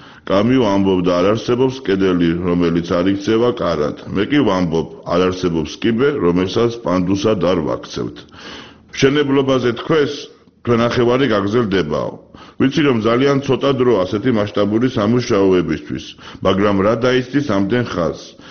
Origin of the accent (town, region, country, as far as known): Tbilisi, Georgia; born or raised there